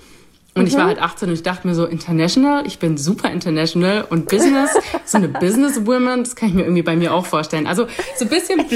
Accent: Nuremberg, Bavaria, Germany; Ja, ich bin aus Nürnberg.

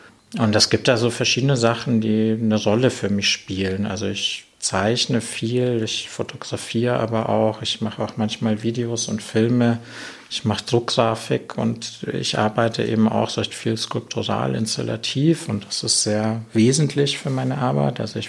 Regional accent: Nuremberg, Bavaria, Germany; Ich bin schon in Nürnberg aufgewachsen. Also ich bin im Kindergartenalter, sind meine Eltern mit mir nach Nürnberg umgezogen und ich bin in Nürnberg zur Schule gegangen und aufgewachsen

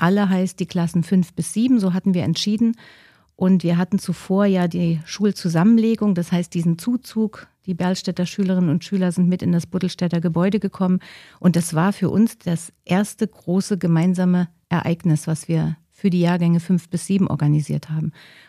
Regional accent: Wismar, Mecklenburg-Vorpommern, Germany; born there; also born or lived in Erfurt; Ich bin also ein Fischkopf, gebürtig komme ich aus Wismar. Und mich hat es dann nach dem Studium nach Thüringen verschlagen, zunächst nach Erfurt

